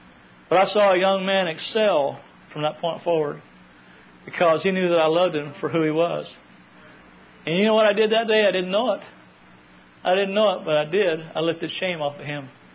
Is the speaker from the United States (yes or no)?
yes; Texas, United States; I'm a Texan, so I fall in that category too.